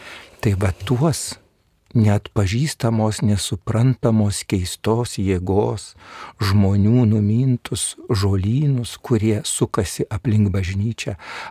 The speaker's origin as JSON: {"language": "Lithuanian", "town": "Vievis", "region": "Vilnius County", "country": "Lithuania", "tie": "born or raised there", "said": "Aš užaugau Vievyje, tiesiai prieš bažnyčią."}